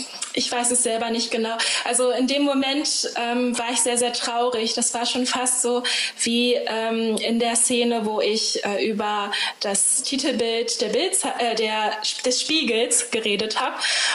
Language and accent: German; Germany; Ich bin eigentlich Deutsche, aber ich würde am liebsten das eigentlich weglassen, denn ich bin hier aufgewachsen